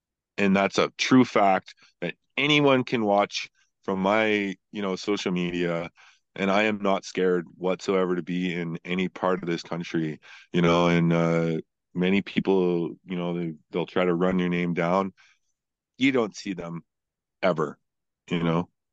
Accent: Taber, Alberta, Canada; I grew up in Southern Alberta as a half-breed Indian in a small town of Tabor

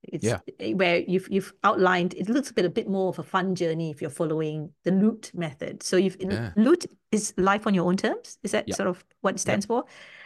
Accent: Singapore; now in Australia; look, I'm also like I'm from Singapore. I must say, I for everything seems new to me here.

